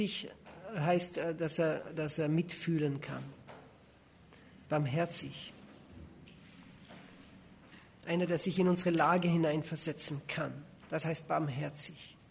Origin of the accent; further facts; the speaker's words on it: Switzerland; Bei uns in der Schweiz ist das Ganze in großer Mode.